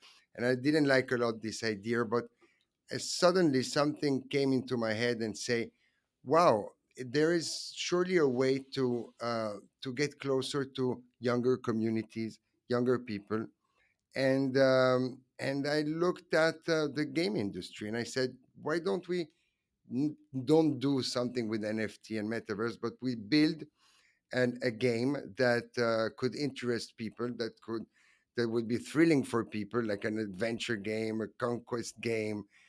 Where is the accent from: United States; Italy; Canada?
Italy; English is a second language; I'm Italian. I come from the Italian royal family. My grandfather was the last king of Italy.